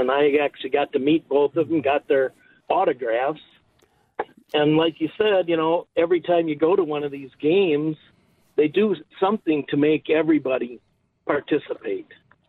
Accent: La Crosse, Wisconsin, United States; I'm from the La Crosse area

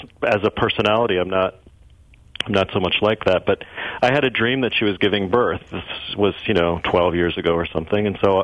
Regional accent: Ann Arbor, Michigan, United States; I grew up in Ann Arbor, which is basically, you know, Madison.

